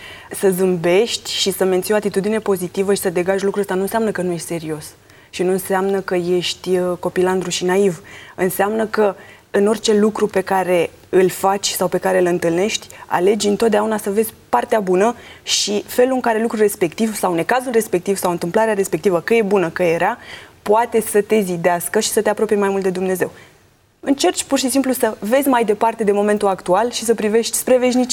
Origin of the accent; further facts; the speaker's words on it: Craiova, Dolj, Romania; Sunt din Craiova, m-am născut, sunt crescută și educată, să zic, în Craiova și în biserica din Craiova.